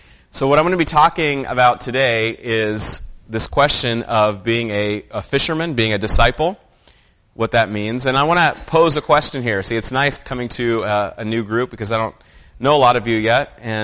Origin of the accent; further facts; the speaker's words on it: California, United States; I grew up in Southern California, one of the activities we were supposed to do as Cub Scouts was demonstrate that we knew how to catch fish.